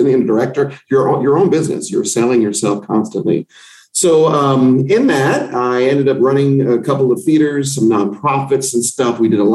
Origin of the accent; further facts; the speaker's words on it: New York City, New York, United States; So I grew up in New York City, and ever since I was 5 years old, I started entertaining.